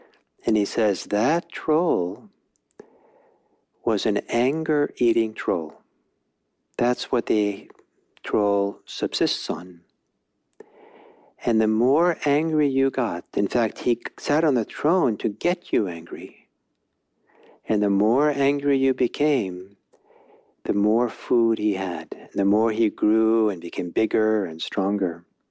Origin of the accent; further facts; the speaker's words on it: Norway; I'm from Norway, and there's lots of trolls, and they're kind of cute.